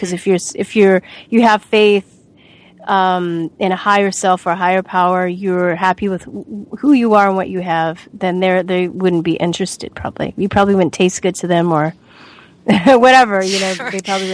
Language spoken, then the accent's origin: English; Los Angeles, California, United States; because growing up in Los Angeles, I see how vulnerable people are all the time. I think growing up here, I have a base of friends and family that keep me grounded